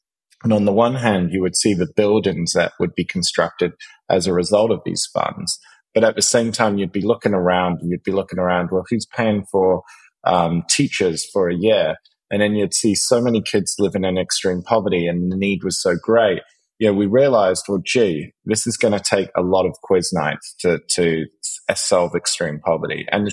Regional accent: Australia; growing up in Australia.

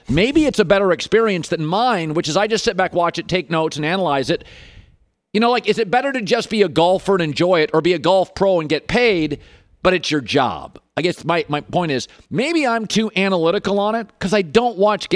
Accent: Iowa City, Iowa, United States; Or I could have just stayed in my hometown, done local radio in my little Iowa City

